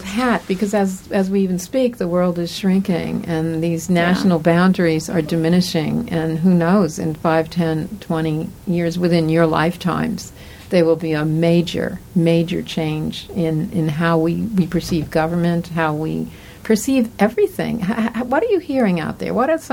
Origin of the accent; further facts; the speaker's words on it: New York, United States; also born or lived in New England; I know I had it big time because I grew up in New York and New England, and much as I loved it back there, I wanted to see something else.